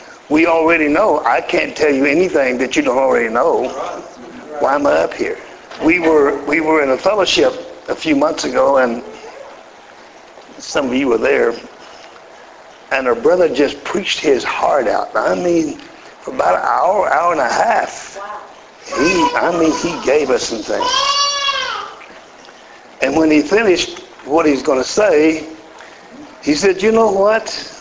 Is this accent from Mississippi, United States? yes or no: yes; Mississippi, United States; I'm from Mississippi.